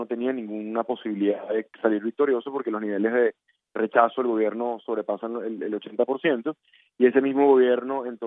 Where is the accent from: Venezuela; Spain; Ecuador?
Venezuela; como muchos venezolanos previmos.